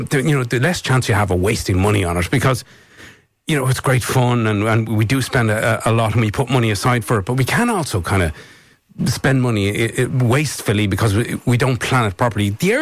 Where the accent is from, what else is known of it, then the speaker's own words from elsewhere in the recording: Leinster, Ireland; there was a butcher's in the village where I grew up in North County Dublin